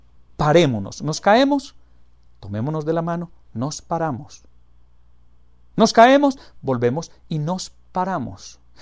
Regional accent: Colombia; Mira, sin ir muy lejos, en mi país, Colombia, yo siento vergüenza.

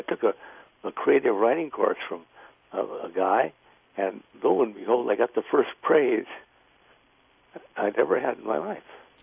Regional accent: San Diego, California, United States; It's set in San Diego, which was my hometown.

